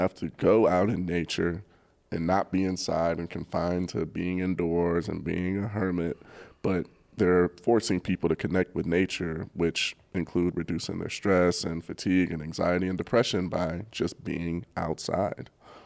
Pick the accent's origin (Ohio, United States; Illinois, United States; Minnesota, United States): Ohio, United States; Cleveland; Definitely helped with my depression and things of that nature growing up. Growing up in Cleveland